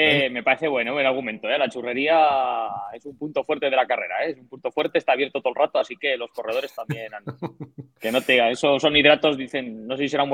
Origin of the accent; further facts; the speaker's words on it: Canfranc, Aragon, Spain; eso, toda la vida en Canfranc y que llevo aquí. Y luego, pues, vengo la ascendencia también de Pirineo, de Huesca, de toda la zona.